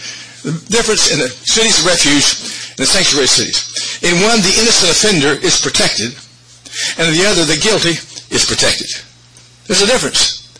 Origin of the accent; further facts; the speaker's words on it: Indianapolis, Indiana, United States; And I'm from Indianapolis. I spent 30 years there. Have grandkids there now, so forth.